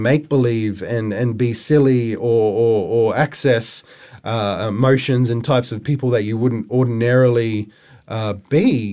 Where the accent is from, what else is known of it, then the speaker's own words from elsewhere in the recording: Queensland, Australia; I grew up in North Queensland, and that's sort of a place to me that is, I found very unstimulating.